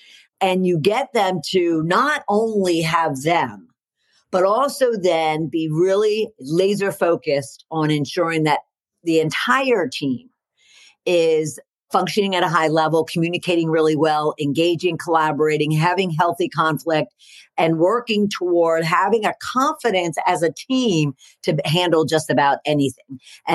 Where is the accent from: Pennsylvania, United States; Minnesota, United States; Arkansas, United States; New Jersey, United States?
Pennsylvania, United States; he's a long ago famous football coach for Penn State University, my home state.